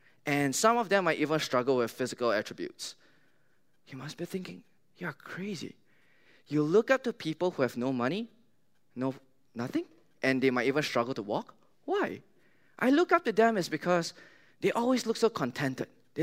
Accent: Singapore; I grew up in Singapore, so that kind of explains my accent is kind of different from the rest of them.

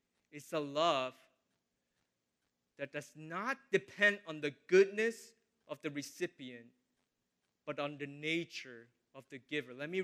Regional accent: the South, United States; Like I was telling you, I grew up in the South, in the southern part of the U.S.

